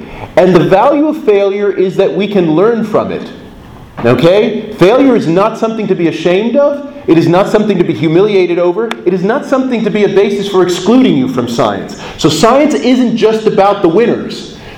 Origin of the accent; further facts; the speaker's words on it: United States; I'm from the United States, and of course, we have a whole big kind of mythology surrounding the move westward across the United States, right?